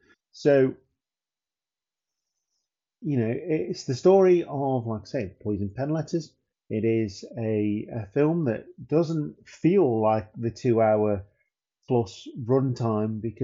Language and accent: English; United Kingdom; being profoundly British and watching Carry On movies and all that kind of stuff, I do miss British comedies